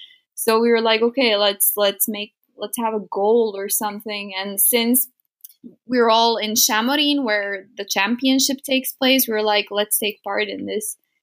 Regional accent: Slovakia; English is a second language; I'm 26 years old. I'm from Slovakia

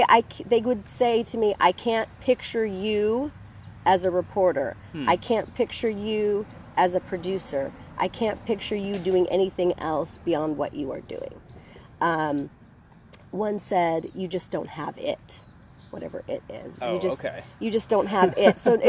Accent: Long Beach, California, United States; I grew up in Long Beach, California, and I came to UC Santa Barbara and graduated with a degree in Spanish.

